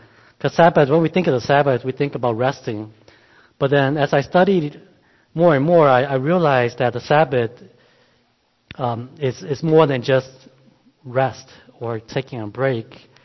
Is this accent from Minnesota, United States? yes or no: yes; Rochester, Minnesota, United States; I grew up here in Rochester, went to Hmong Baptist Church, and now we're in Eota.